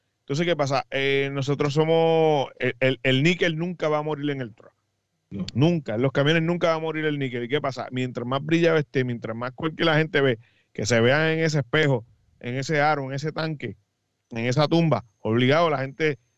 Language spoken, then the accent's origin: Spanish; Puerto Rico; como boricuas que somos, dejamos todo para último.